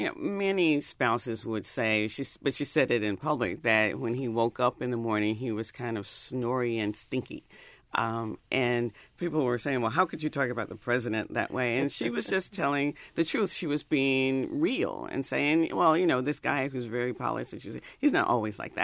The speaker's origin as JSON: {"language": "English", "region": "North Carolina", "country": "United States", "tie": "born or raised there", "said": "I grew up in North Carolina, and this will say how old I am."}